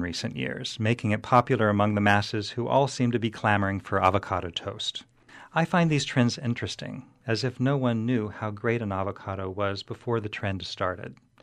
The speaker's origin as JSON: {"language": "English", "region": "Texas", "country": "United States", "tie": "born or raised there", "said": "I grew up in Texas, where Tex-Mex was always big, but we rarely had avocados in the 60s and 70s because they were so expensive"}